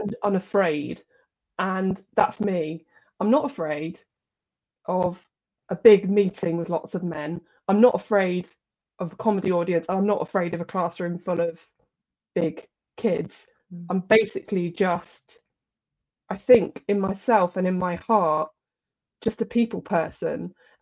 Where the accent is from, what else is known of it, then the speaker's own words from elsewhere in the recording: East Midlands, United Kingdom; So growing up, I'm from the East Midlands, around where I'm from, people just are quite straight and direct. Mm. It's famous for its pork pies. It's, you know, it's a straight talking place.